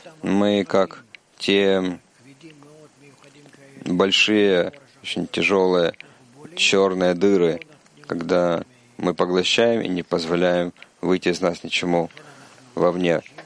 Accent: Tel Mond, Central District, Israel; из Тельмонда, первый раз.

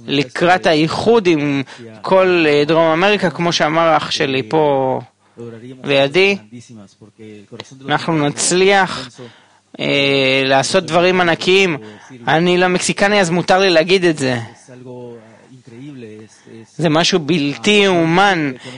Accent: Venezuela; now in Israel; אני לא מפה, אני מוונצואלה.

